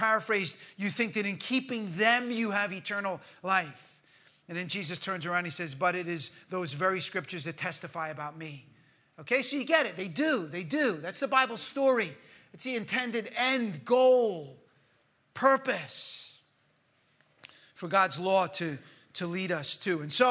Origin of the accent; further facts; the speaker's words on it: United States; I grew up in the States, and we, you know, I don't know that they do it anymore, but every morning at school, we used to put our hand over our heart